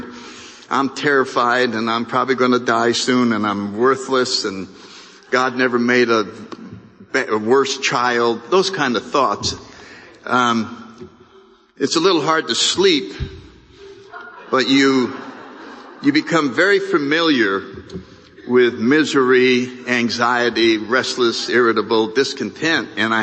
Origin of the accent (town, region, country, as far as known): New Haven, Connecticut, United States; born or raised there